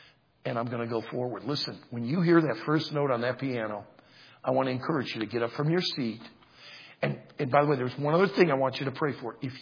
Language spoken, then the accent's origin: English; United States; I've been so disappointed as an American.